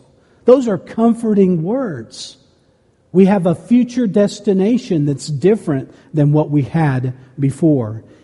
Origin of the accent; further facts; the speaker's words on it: Mexico; I grew up in Mexico. I had just come from Mexico.